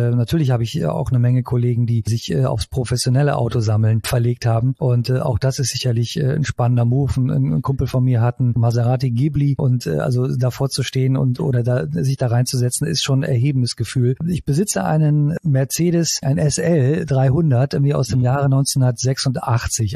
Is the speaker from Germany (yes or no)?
no; Italy; ich bin in Italien aufgewachsen